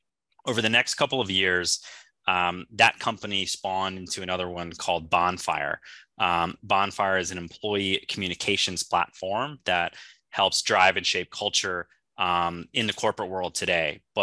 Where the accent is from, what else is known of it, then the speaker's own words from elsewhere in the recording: Palm Harbor, Florida, United States; So, yeah, I grew up in Palm Harbor, Florida. Grew up there my whole life, and right outside the Tampa Bay area